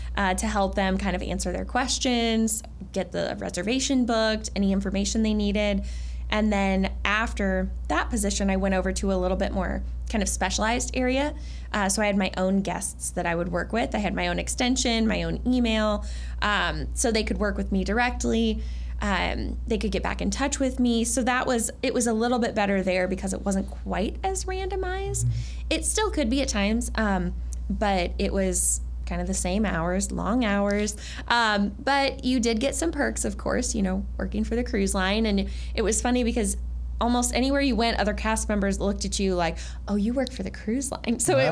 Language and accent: English; Bloomington, Illinois, United States; And growing up in Bloomington Normal, it was quite the culture shock moving down there initially anyway.